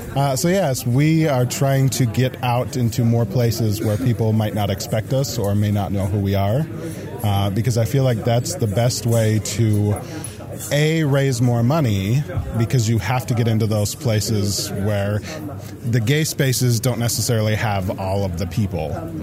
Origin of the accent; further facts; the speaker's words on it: Portland, Oregon, United States; I'm from Portland, Oregon, and I'm with the Order of Benevolent Bliss.